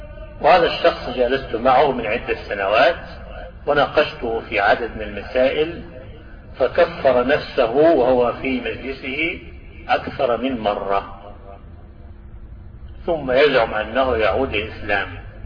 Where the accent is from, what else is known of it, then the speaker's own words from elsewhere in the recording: Damietta Governorate, Egypt; وبلدة السواحل عندنا في دمياط ليست منكم ببعيد